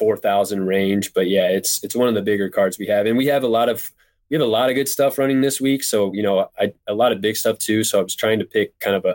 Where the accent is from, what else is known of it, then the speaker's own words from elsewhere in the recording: Quincy, Illinois, United States; he's from Springfield, Illinois, and I'm from Quincy, Illinois, which is an hour and a half from Springfield.